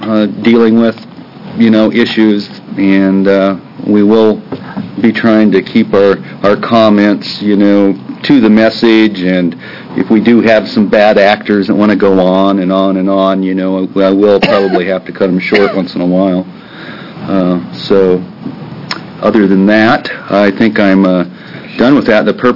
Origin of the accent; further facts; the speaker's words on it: Eugene, Oregon, United States; I'm from District 8, which is Eugene